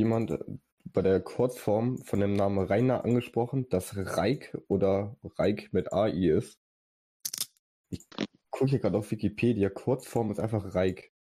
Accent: Germany; Ja, wir sind ja auch Deutsche.

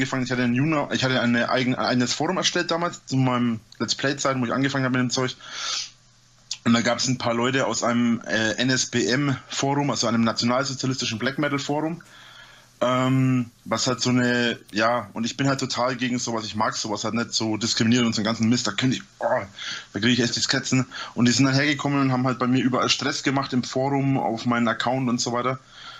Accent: Bavaria, Germany; ich wohne ja in der Nähe von Nürnberg, ich bin ja aus Franken.

